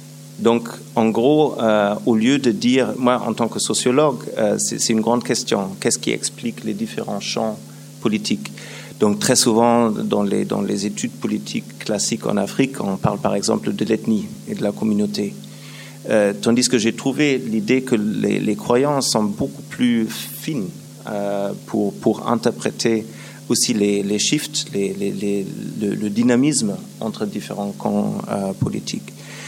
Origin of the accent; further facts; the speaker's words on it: Düsseldorf, North Rhine-Westphalia, Germany; French is a second language; je viens de Düsseldorf, donc c'est la ville natale de Heinrich Heine.